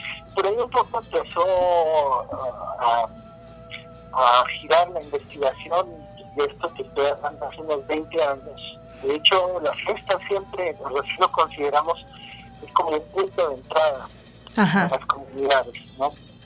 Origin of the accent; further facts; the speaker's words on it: Colombia; moved away as an adult; now in Mexico; Yo soy periodista y soy colombiano y vine a México a hacer una posgrado en estudios latinoamericanos.